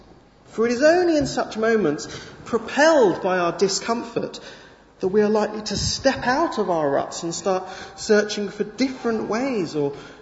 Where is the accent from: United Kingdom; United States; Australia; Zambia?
United Kingdom; Canterbury, South East England; In the church in which I grew up in Canterbury